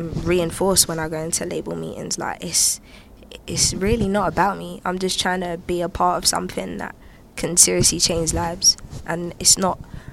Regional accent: United Kingdom; I'm black, I'm British, and I rap.

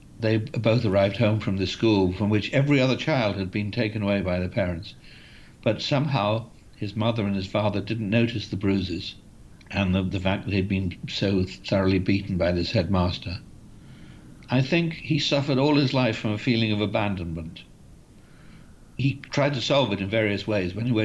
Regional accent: Bath, South West England, United Kingdom; I was 14 when I first met him, because I grew up in Bath.

